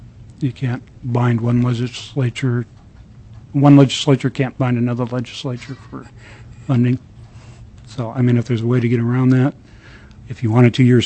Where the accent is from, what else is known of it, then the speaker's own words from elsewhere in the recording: Anchorage, Alaska, United States; Okay, I'm sorry, and I grew up in Anchorage, so I shouldn't have known that.